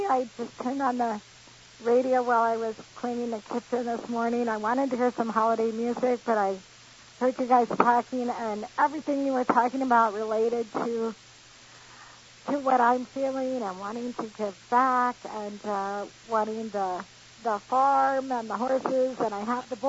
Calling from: Ventura, California, United States

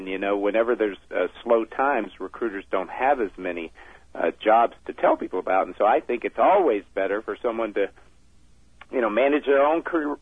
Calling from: Los Angeles, California, United States; I'm in Los Angeles.

